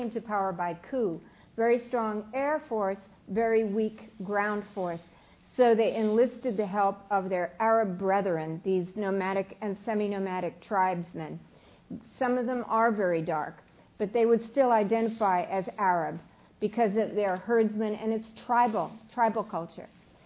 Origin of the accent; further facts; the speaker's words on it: Ireland; like I'm Irish, we'd call the tinkers.